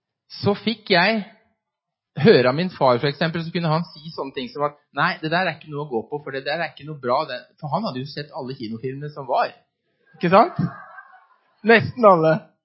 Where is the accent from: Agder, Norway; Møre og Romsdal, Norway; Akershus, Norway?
Agder, Norway; Mandal; jeg var veldig heldig når jeg vokste opp her i Mandal.